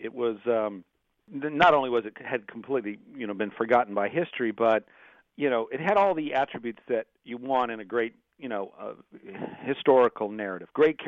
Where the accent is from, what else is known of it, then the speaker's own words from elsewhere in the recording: United States; this American voyage that I, as an American, had never even remotely heard of.